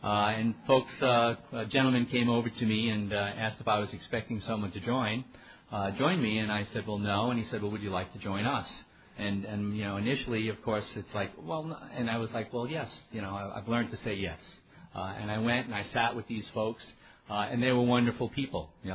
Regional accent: Long Island, New York, United States; I was born in Brooklyn and raised on Long Island.

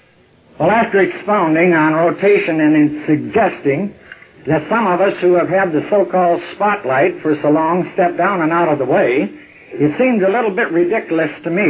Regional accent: California, United States; But then we're from Northern California, and that explains an awful lot right there.

